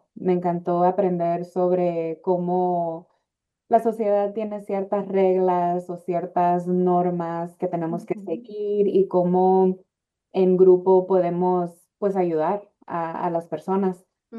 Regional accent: California, United States; Yo nací y crecí aquí en el Valle Imperial.

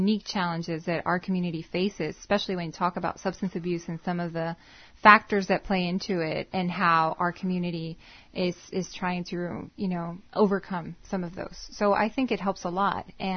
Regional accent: Mexicali, Baja California, Mexico; now in El Centro, United States; I was born here in El Centro. I was raised in Mexicali, and I started my professional career here in the Valley. Been here ever since.

